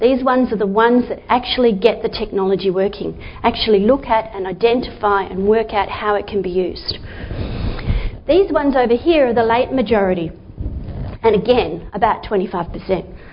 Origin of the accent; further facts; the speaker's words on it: Victoria, Australia; I worked for 20 years in the vet sector in Victoria. I am from Victoria.